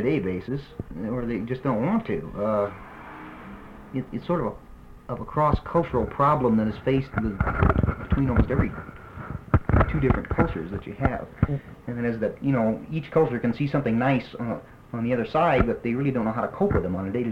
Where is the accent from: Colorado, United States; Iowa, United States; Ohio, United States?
Iowa, United States; Davenport; now in Gallup, United States; No, originally I'm from Davenport, Iowa.